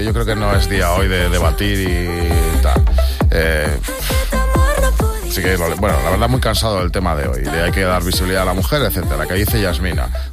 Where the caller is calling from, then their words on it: Burguillos del Cerro, Extremadura, Spain; de Burguillos del Cerro.